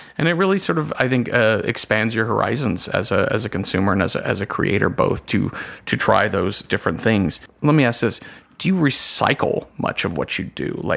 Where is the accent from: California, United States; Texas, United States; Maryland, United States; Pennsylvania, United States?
Texas, United States; I grew up in Texas, and chicken fried steak with cream gravy is just a thing.